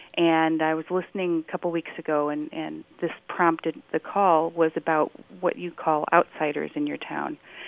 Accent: St. Louis, Missouri, United States; moved away as an adult; I grew up in St. Louis.

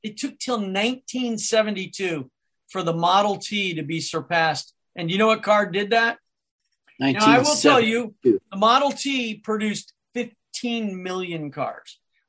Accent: Scottsdale, Arizona, United States; And I remember my dad always had air conditioning because we grew up in Scottsdale

